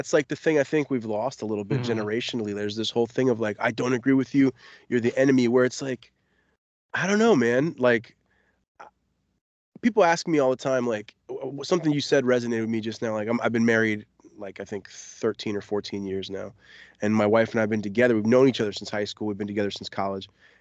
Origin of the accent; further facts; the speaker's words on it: Florida, United States; And I'm from Florida. Like, I'm from South Florida.